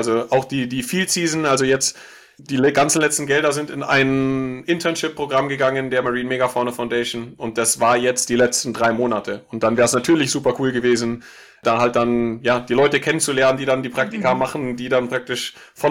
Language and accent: German; Munich, Bavaria, Germany; ich meine, ich komme aus München